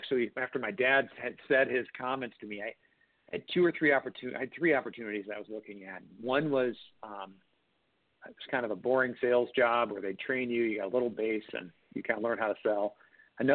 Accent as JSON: {"language": "English", "region": "Illinois", "country": "United States", "tie": "born or raised there", "also_born_or_lived": "New Jersey", "said": "Yeah, I was born in Jersey. I think there was an old Saturday Night Live bit with that, but we moved to Illinois when I was about two, suburb outside of Chicago."}